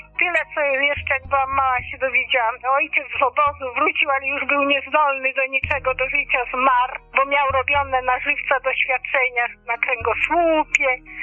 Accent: Vilnius, Vilnius County, Lithuania; my z Wilna jesteśmy. Jak była wojna i się zaczęła w Wilnie

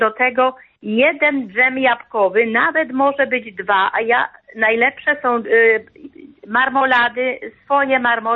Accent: Binarowa, Lesser Poland, Poland; now in Biecz, Poland; Pochodzę z Binarowej.

